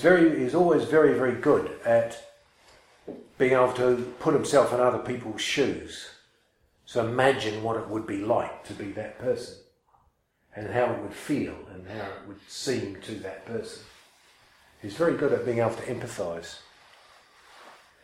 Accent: New Zealand; And being a New Zealander, I was never much of a sort of faith or worship type, you know

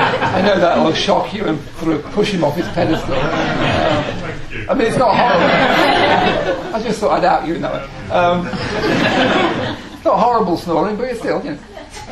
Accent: Midlands, United Kingdom; And I come from the Midlands

